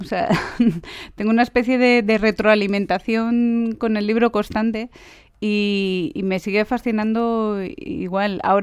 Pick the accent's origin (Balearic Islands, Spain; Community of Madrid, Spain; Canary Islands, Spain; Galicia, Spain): Community of Madrid, Spain; Madrid; De Madrid.